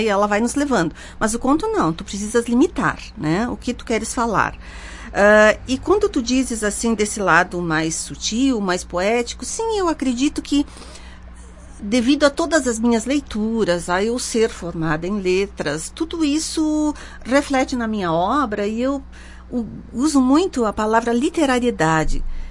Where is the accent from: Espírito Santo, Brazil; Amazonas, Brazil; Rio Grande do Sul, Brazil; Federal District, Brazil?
Rio Grande do Sul, Brazil; Caxias do Sul; Uma cidade onde eu nasci, a cidade onde eu sempre morei, a cidade que eu amo, afinal, né?